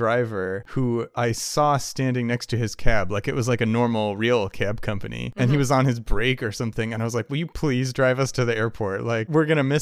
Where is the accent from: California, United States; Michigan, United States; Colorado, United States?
California, United States; also born or lived in Ohio; Because I grew up in California, but then I lived in Ohio for, like, a couple years as a kindergartner.